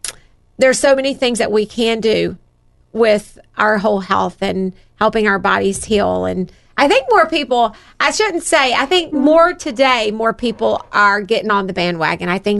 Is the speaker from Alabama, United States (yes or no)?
yes; Alabama, United States; I'm from Alabama. Everybody drinks sweet tea.